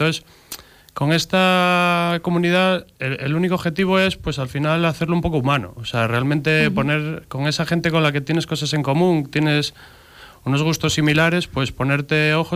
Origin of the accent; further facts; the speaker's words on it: Ponferrada, Castile and León, Spain; porque yo soy de aquí, yo soy natural de Ponferrada